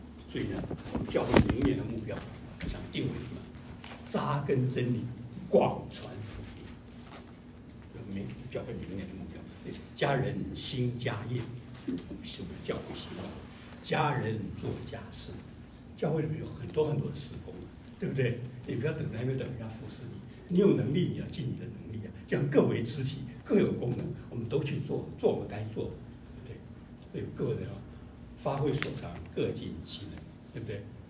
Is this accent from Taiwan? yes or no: no; China; 我们都知道，大家都知道，我们中国人讲嘛，家丑不可外扬